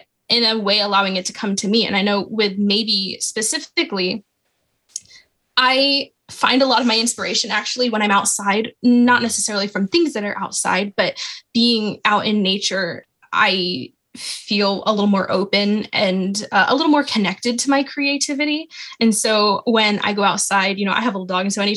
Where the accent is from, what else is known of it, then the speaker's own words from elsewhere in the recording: Florida, United States; My family, we're from Florida in kind of the country. My family's always been kind of country.